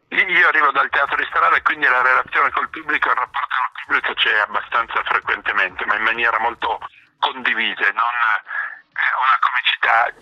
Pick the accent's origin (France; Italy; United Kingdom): United Kingdom; England; Perché sono cresciuto in Inghilterra negli anni della giovinezza